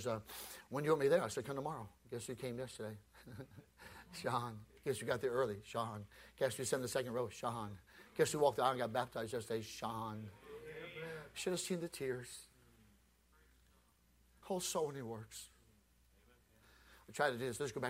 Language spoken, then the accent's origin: English; India; now in United States; I know, being an Indian person, that he's got millions and millions of God.